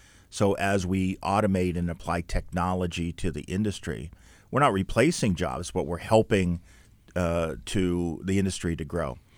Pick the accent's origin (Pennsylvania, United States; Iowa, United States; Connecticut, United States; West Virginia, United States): Pennsylvania, United States; Pittsburgh; Everybody who knows me within the first, 3 minutes that they meet me, they know I'm from Pittsburgh.